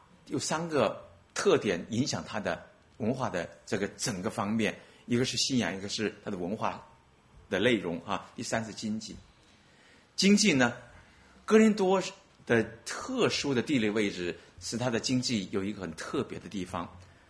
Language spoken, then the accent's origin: Chinese; Wuhan, Hubei, China; 我是中国的武汉人，我是武汉人，我生长在武汉那个地方。